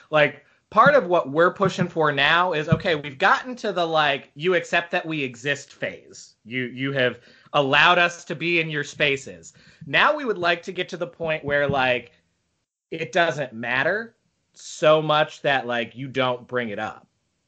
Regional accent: South Carolina, United States; And I grew up in South Carolina, so, like, I don't give a fuck.

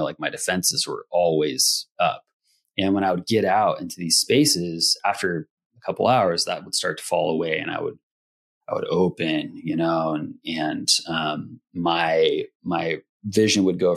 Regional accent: Santa Rosa, California, United States; growing up, I grew up in an inner city environment. I grew up in Santa Rosa, California, you know, right in the middle of the city.

